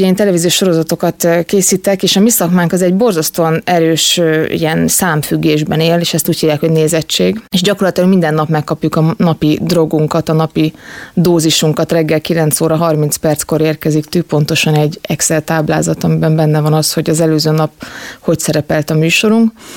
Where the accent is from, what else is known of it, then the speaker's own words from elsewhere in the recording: Hungary; also born or lived in United States; én kétlaki gyerek voltam, és félig meddig Amerikában, félig meddig Magyarországon nőttem fel, és borzasztóan sok közösségben éltem